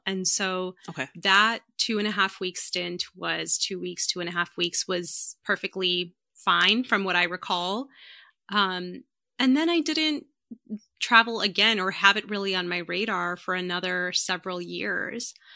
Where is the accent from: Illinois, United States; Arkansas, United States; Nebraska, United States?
Illinois, United States; Chicago; born there; I am a Pakistani woman. I was born in Chicago, but raised, you know, in a Pakistani household.